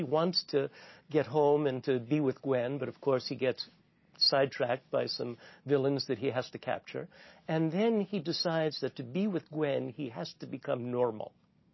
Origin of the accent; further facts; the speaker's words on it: New York, United States; I grew up on University Avenue.